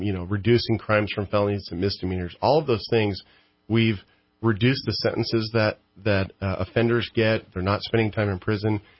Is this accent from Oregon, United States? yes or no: yes; Albany, Oregon, United States; now in California, United States; I grew up in Albany, Oregon, and then moved to California in 1993, been here ever since.